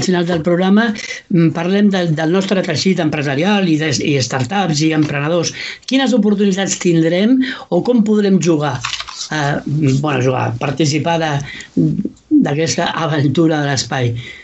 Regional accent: Catalonia, Spain; ens agrada, com a catalans que som

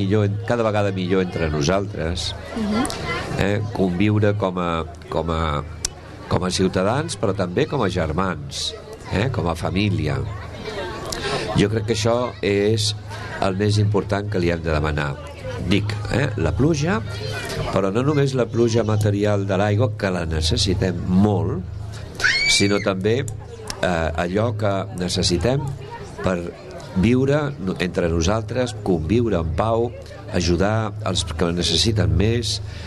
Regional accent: Barcelona, Catalonia, Spain; now in Sabadell, Spain; jo sóc de Barcelona, però em sento sabadellenc també

